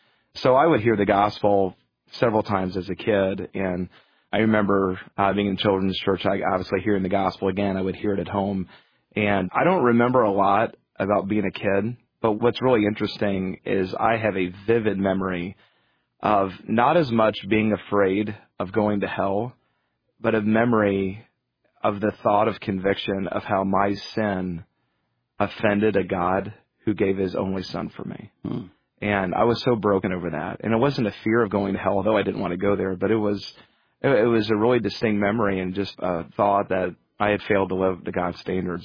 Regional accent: Atlanta, Georgia, United States; I grew up in Atlanta, Georgia.

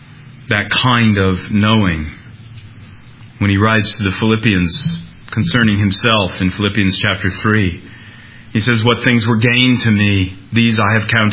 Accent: South Dakota, United States; And I know that because I was raised in South Dakota. And I've been to Pierre.

